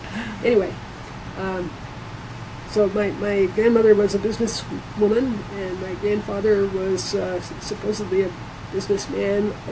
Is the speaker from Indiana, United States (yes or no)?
yes; Indianapolis, Indiana, United States; born there; also born or lived in Southern Pines, North Carolina; I was born in 1939 in Indianapolis, Indiana. My dad was an insurance salesman, so we did a lot of moving around. The family did a lot of moving around.